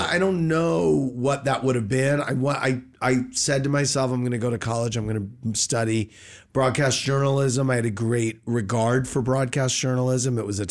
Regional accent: St. Louis, Missouri, United States; Born and raised in St. Louis, parents were in the food manufacturing and distribution business.

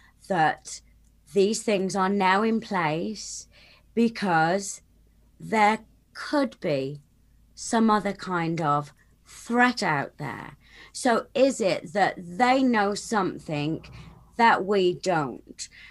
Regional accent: United Kingdom; I mean, I'm British, so I'm mentioning all these names because to me, I watch these names from the other side of the pond.

